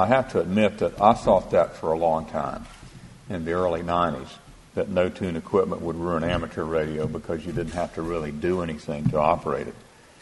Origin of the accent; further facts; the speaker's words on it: the Carolinas, United States; Growing up in the Carolinas, everybody in town knew of Grady Horton and Al Norris and Morris Hall and Joe Abernathy and Dr. Patton.